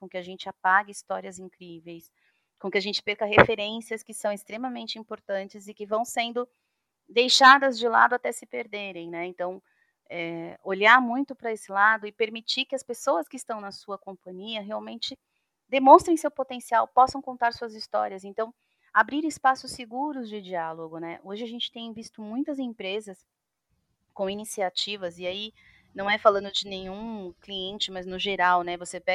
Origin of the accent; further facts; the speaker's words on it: Brazil; A gente tem que parar de ter vergonha de dizer que a gente é brasileiro.